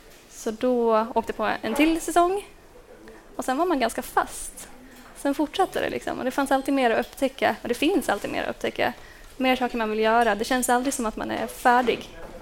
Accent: Dalarna County, Sweden; Jag kommer från Dalarna och är snowboardåkare och journalist.

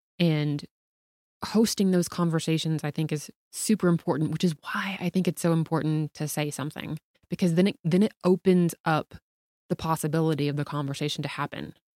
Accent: Southern United States, United States; I mean, I grew up in the South.

